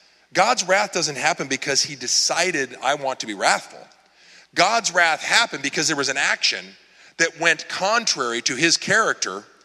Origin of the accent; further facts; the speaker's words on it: San Diego, California, United States; I'm from San Diego. This is the first winter I remember in like 10 years.